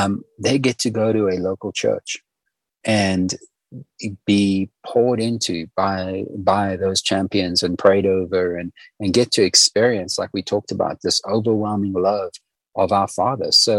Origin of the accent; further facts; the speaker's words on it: Zimbabwe; on the Zimbabwean side where I grew up in Zimbabwe.